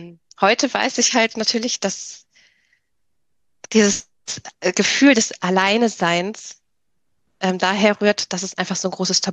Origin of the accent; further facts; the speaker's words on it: Rhineland, Germany; Also ich bin aus dem Rheinland, da ist man ja recht oder häufig sagt man zumindest recht offen und redselig und kommunikativ.